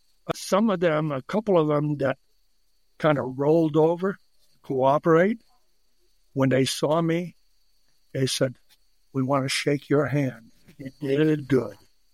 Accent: Canada; I got a Canadian passport. I'm a Canadian.

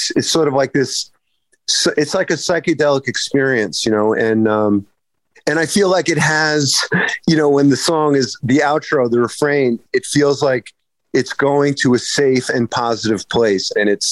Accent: Brooklyn, New York, United States; You know, I grew up in Brooklyn.

